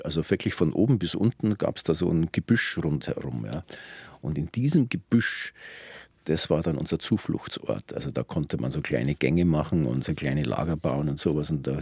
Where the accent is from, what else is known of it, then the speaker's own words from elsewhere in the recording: Munich, Bavaria, Germany; Und im Grunde genommen also ein perfektes Viertel für einen kleinen Buben, weil der englische Garten einfach ums Eck war.